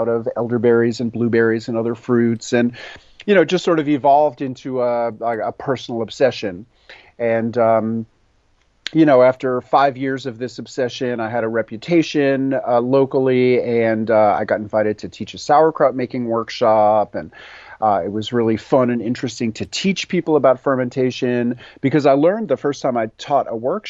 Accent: New York City, New York, United States; I would say the first step was as a kid growing up in New York City, which is where I lived. I loved pickles. My My family's from Eastern Europe. My grandparents are immigrants

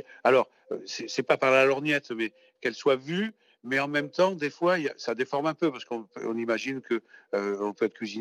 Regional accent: Centre-Val de Loire, France; born there; Et de là où je suis né, dans le Cher, dans le Berry, c'est le pâté de pommes de terre

